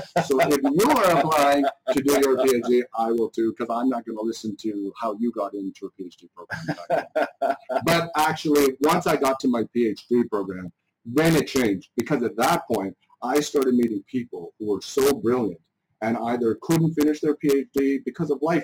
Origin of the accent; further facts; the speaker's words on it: Canada; also born or lived in Pakistan; I was born in July 1981. I'm dating myself. And our family moved to Canada in December 1981. So I virtually have no memory of Pakistan. And in our household, we only spoke English.